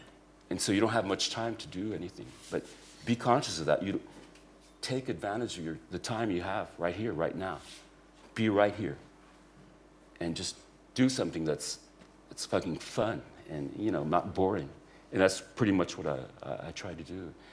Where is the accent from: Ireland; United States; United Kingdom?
United States; San Francisco, California; I like the fruitiness, fruity wines, because I come from San Francisco. I'm fruity.